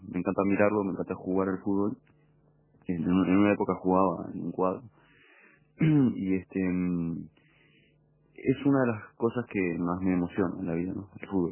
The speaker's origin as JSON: {"language": "Spanish", "region": "Montevideo", "country": "Uruguay", "tie": "born or raised there", "said": "Yo estoy muy apegado al barrio en el que siempre he vivido acá en Uruguay, que es el Prado."}